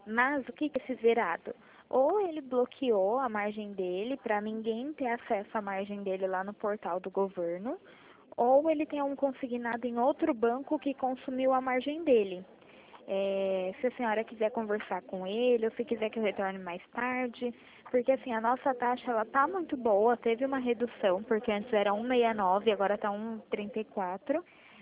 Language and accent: Portuguese; Itatiba, São Paulo, Brazil; Eu sou do interior de São Paulo, Itatiba.